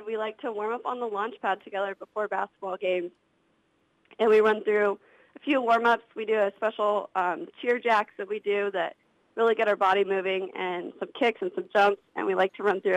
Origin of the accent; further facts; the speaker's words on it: Wayland, Iowa, United States; I grew up tumbling in Wayland, Iowa